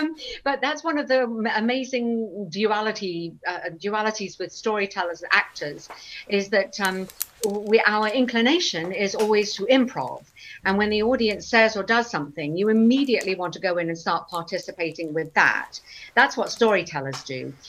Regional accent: Winchester, South East England, United Kingdom; also born or lived in other countries lived in; my hometown of Winchester

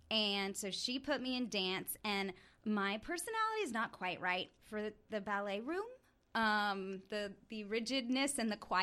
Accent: McAllen, Texas, United States; I am from McAllen, Texas, which is the bottom.

